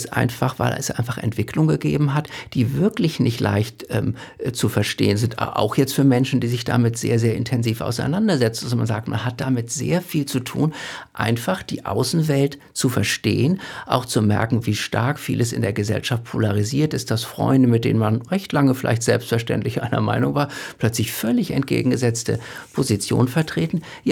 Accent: Northern Germany, Germany; Ich komme aus Norddeutschland, von der Ostseeküste. Für mich ist Landschaft mit Heimat verbunden.

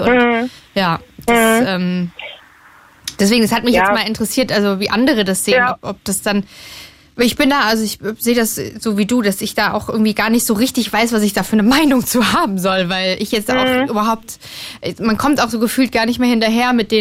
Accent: Hesse, Germany; Also ich bin in Hessen aufgewachsen und da hatten wir halt so 3 poplige Baggerseen und die waren auch nicht schön.

